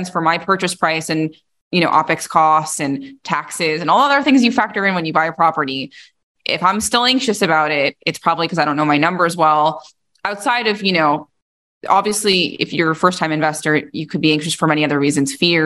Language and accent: English; New York, United States; now in Arizona, United States; I was, I'm born and raised in New York originally. I had my real estate license before I went to school.